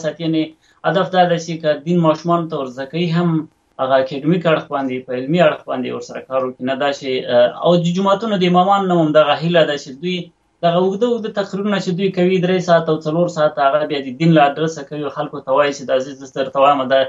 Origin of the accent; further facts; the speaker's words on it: Afghanistan; زه د افغانستان یم،